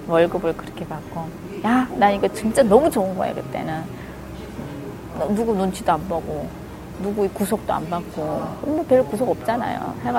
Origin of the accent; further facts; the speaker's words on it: North Korea; moved away; 내가 북한 사람이니까.